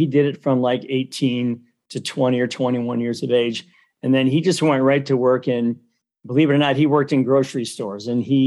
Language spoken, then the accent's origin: English; Cleveland, Ohio, United States; now in Toledo, United States; Yeah, I'm from Cleveland originally and moved to Toledo back in 1986.